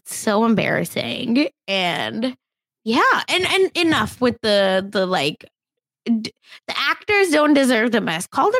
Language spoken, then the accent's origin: English; Oklahoma, United States; Because, again, growing up in Oklahoma, like, these boosters